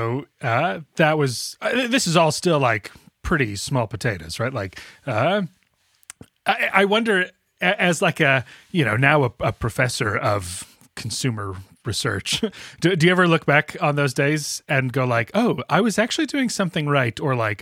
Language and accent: English; Illinois, United States; Oh, sure. Yeah, I grew up outside Chicago.